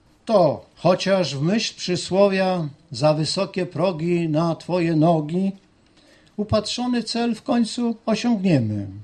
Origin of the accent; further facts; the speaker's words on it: Gdańsk, Pomeranian Voivodeship, Poland; Jesteśmy dumni z Biblii Gdańskiej, prawda? My gdańszczanie zwłaszcza.